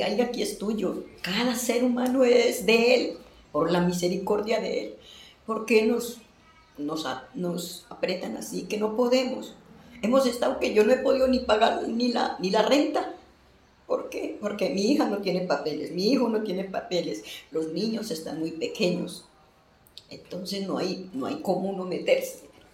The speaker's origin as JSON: {"language": "Spanish", "country": "Colombia", "said": "porque no tengo papeles, no soy de acá, soy colombiana."}